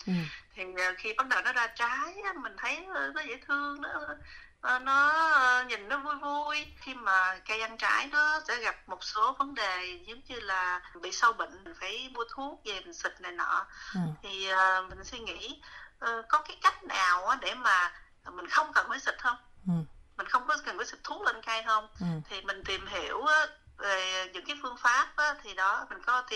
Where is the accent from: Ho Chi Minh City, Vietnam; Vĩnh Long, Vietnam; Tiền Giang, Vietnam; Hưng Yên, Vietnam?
Ho Chi Minh City, Vietnam; Saigon; moved away; Mình là phải nói là dân Sài Gòn chính gốc ha, chưa bao giờ biết làm vườn là gì. Thì ở Việt Nam là chỉ biết ăn học thôi, đâu có biết mà trồng cây này nọ đâu. Thì tới khi qua bên đây